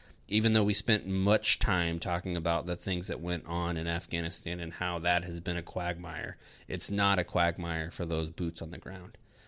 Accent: Pensacola, Florida, United States; also born or lived in Jacksonville; I'm from Pensacola. Like, I was born in Jacksonville, but I went to high school in Pensacola. I went to Tate High School, which is just outside of the city limits in Pensacola.

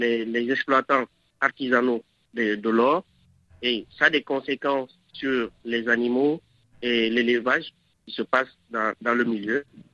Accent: Koumsa, Guinea; Je suis de la Guinée, surtout de Koumsa, mais je fréquente la région de Dingiraï

